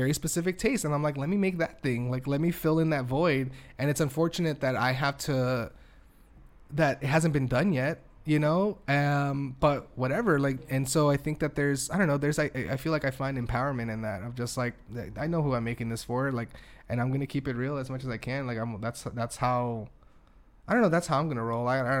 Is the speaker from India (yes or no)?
no; United States; man, I've been born and raised here. And, like, I want to make that thing that feels in between. Like, I'm American and I'm Mexican.